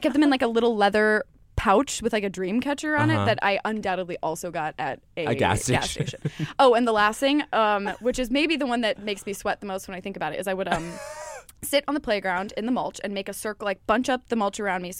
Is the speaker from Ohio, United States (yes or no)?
yes; Cincinnati, Ohio, United States; born there; Cincinnati, Ohio.